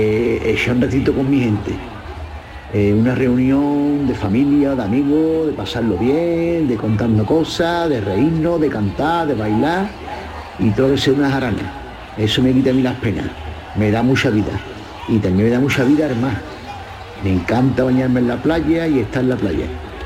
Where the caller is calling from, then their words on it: Cádiz, Andalusia, Spain; de Cádiz.